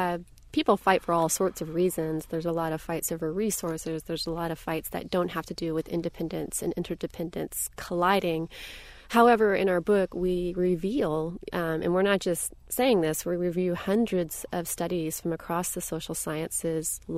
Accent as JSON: {"language": "English", "region": "Tennessee", "country": "United States", "tie": "born or raised there", "also_born_or_lived": "Connecticut", "moved": "as an adult", "said": "Yeah, I mean, and I grew up in Tennessee, hence the pronunciation … where people tend to use their very interdependent sides. And then I moved up to Connecticut to go to Yale as an undergraduate."}